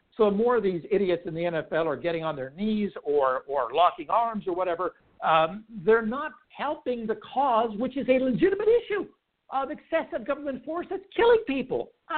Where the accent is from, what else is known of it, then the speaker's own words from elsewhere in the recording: Pittsburgh, Pennsylvania, United States; I was born and reared in Pittsburgh, black and gold, Pittsburgh Steelers